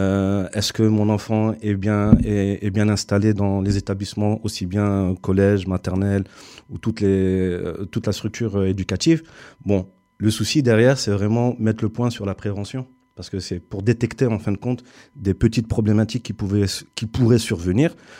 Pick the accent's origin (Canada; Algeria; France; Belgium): France; Orléans, Centre-Val de Loire; 37 ans, orléanais, natif d'Orléans, La Source. J'ai grandi à La Source.